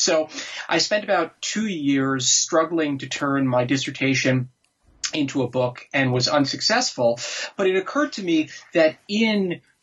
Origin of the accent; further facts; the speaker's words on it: New York, United States; Well, I grew up mostly in the New York area, where I had a very conventional sort of suburban upper middle class life of the sort that one sees on television.